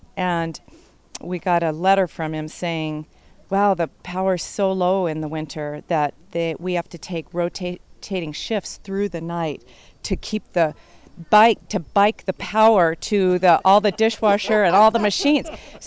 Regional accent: Portland, Oregon, United States; We're from the Portland area

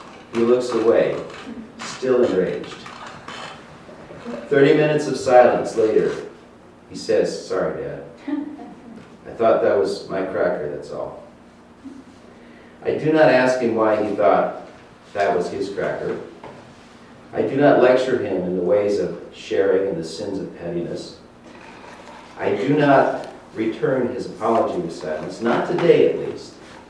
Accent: Midwest, United States; Because I was from the Midwest.

